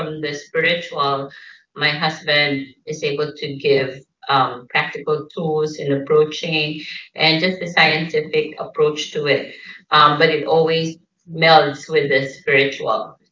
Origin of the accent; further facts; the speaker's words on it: Philippines; now in New York, United States; Yes, and we are from the Philippines. We moved to New York and 15 years ago.